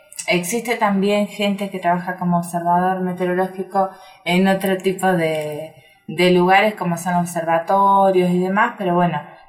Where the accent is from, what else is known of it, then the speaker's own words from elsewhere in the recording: Sierras Bayas, Buenos Aires, Argentina; Soy de Sierras Bayas, un pueblo muy chiquito de alrededor de entre 5.000 y 7.000 habitantes, que pertenece a la ciudad de Olavarría.